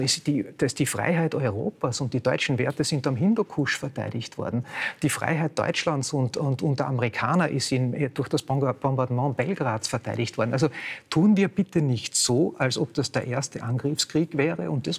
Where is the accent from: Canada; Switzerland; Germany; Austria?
Austria; aber ich muss mich ja als Österreicher fragen